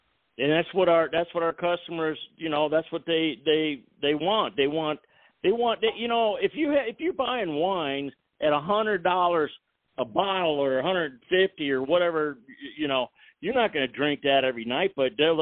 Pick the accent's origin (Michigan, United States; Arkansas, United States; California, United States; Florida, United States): California, United States; born there; I was born in California. I know that.